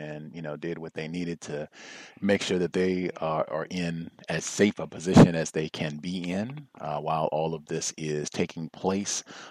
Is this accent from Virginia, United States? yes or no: yes; Virginia, United States; born there; Again, I was born in Virginia.